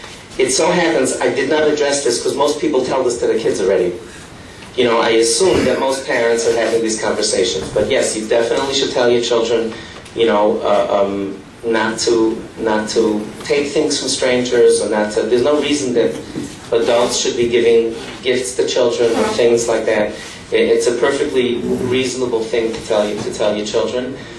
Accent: Muncie, Indiana, United States; In Muncie, my hometown of Muncie, kids are still hitching from the ages of 9, 10 years old.

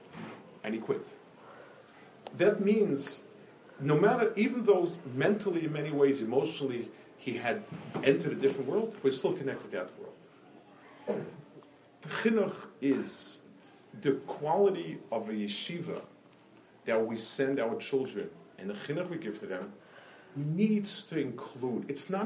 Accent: New York City, New York, United States; When I grew up on Lower East Side, there was a Hasidic Rebbe, very fine person.

